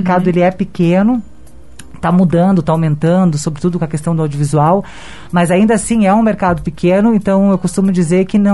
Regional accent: Balneário Camboriú, Santa Catarina, Brazil; Balneário Camboriú, que é a cidade que eu fui criada, lá em Santa Catarina.

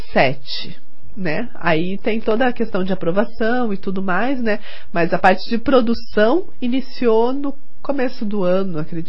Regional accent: Brazil; a gente é brasileiro, a gente insiste

